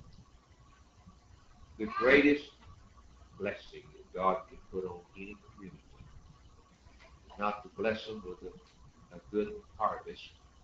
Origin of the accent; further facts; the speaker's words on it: Alabama, United States; I like to come south. I'm originally from Alabama. That's my home.